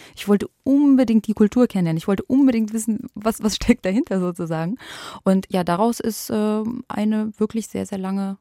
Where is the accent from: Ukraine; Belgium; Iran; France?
Ukraine; first language Russian; now in Germany; Ja, das ist meine Muttersprache.